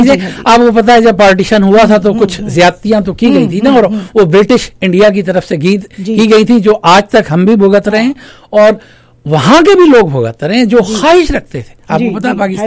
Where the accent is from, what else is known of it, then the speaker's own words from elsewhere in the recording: Rawalpindi, Punjab, Pakistan; چونکہ میرا پنڈی سے تعلق ہے